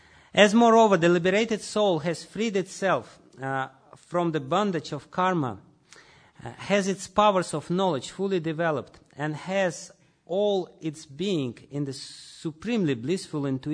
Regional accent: Russia; accent: Russian; English is a second language; please try to bear my Russian accent and understand what he has to say

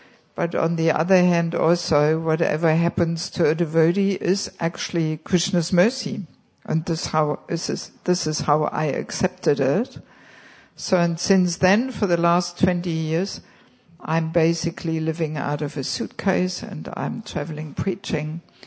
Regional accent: Germany; moved away as an adult; I am originally from Germany, but I have not lived there for 35 years, actually. I never lived there as a devotee. When I lived in Germany, I was working as a physiotherapist in a private practice.

